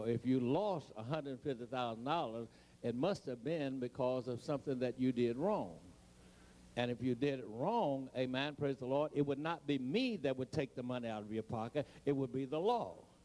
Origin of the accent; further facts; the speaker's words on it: United States; accent: Eastern; And somebody says that I have what is called a Eastern accent. I sound like I'm from Maryland.